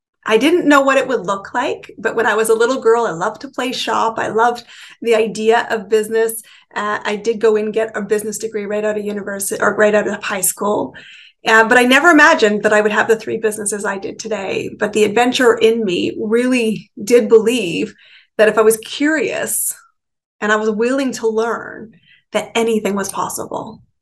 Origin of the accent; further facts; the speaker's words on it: Canada; born there; I am Canadian born. I have lived in 5 countries, 30 cities, some of them more than once.